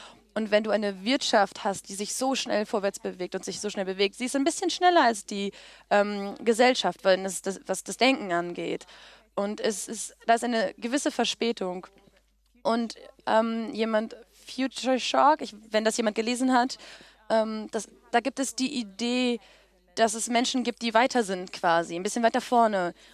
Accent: Saudi Arabia; ich bin in Saudi-Arabien aufgewachsen, obwohl meine Eltern aus den USA kommen.

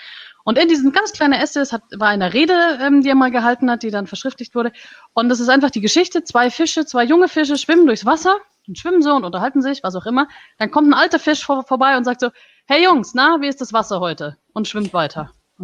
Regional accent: Germany; ich bin Deutsche

